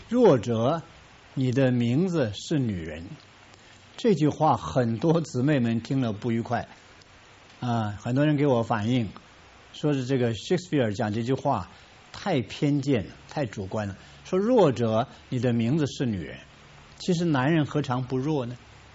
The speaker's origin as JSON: {"language": "Chinese", "country": "China", "said": "我们中国人懂得这个道理，所谓柔能克刚啊"}